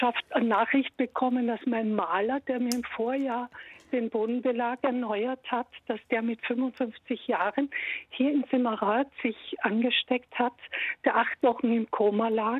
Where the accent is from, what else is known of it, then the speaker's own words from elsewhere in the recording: Austria; es auch aus Österreich, wo ich herkomme